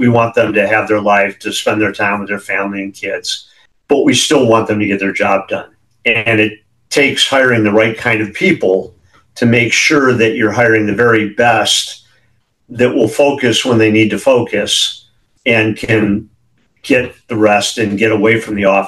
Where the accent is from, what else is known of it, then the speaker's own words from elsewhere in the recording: California, United States; some of that's migration from my home state here in California